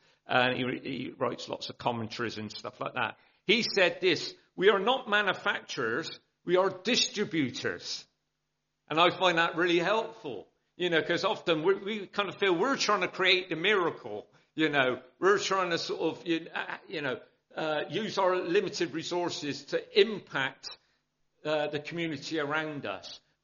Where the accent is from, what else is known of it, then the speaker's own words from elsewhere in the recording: Bristol, South West England, United Kingdom; accent: South Bristol; my accent, South Bristol, brought up in a housing estate.